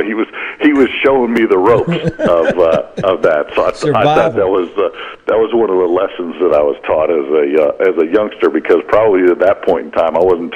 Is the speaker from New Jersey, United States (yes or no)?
no; Pinole, California, United States; my parents own a bar where I grew up in Pinole, California